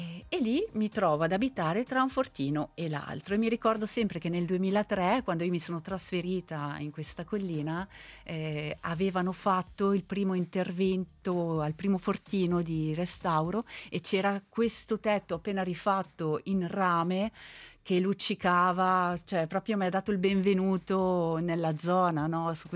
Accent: Giubiasco, Ticino, Switzerland; io sono cresciuta a Giubiasco, conosco, so dove sono

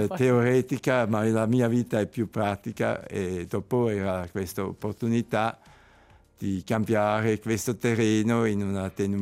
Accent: Zurich, Switzerland; Italian is a second language; also born or lived in United States; nato negli Stati Uniti, cresciuto a Zurigo, ma i genitori sono da Zurigo. E dopo a Zurigo ho fatto il liceo

